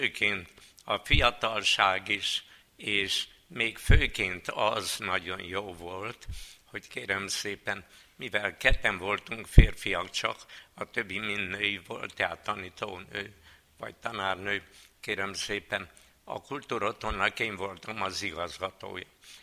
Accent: Urziceni, Satu Mare County, Romania; tiszta katolikus községből származtam, Csanálos, a szülőhelyem az is tisztán katolikus

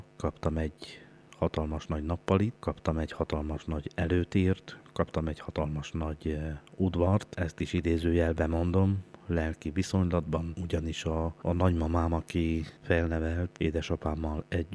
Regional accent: Sepsibükszád, Covasna, Romania; also born or lived in Miercurea Ciuc; 1977. április 4-én születtem Csíkszeredában, a harmadik fiúként, édesanyám szerint talán a legcsintalanabb is, és 3,5 év után elváltak a szülők, így kerültem Sepsibükszándra az édesapám felőli nagyszülőkhöz.

